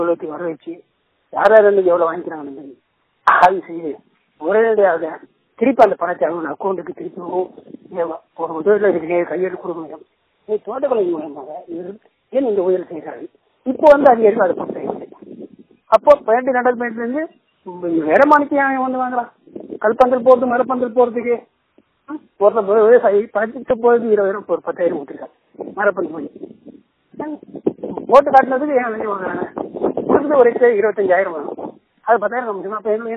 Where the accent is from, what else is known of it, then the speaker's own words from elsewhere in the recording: Sinthalur, Tamil Nadu, India; நான் சிந்தலூர் பஞ்சாயத்தை சேர்ந்தவன்